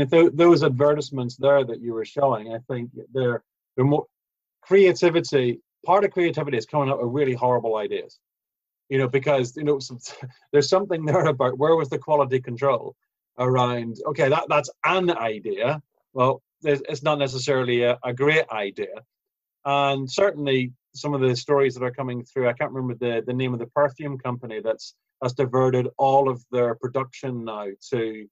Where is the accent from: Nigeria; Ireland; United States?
Ireland; I'm Irish. So let's get on with it.